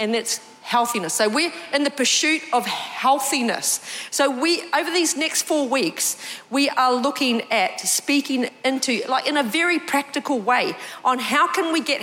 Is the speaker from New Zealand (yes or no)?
yes; New Zealand; I grew up in New Zealand, and at the time when I was growing up, we didn't have a lot of money.